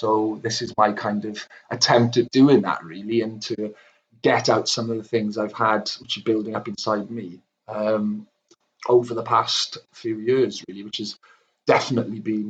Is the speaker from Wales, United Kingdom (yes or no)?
yes; Swansea, Wales, United Kingdom; as a Welsh speaker growing up in Swansea.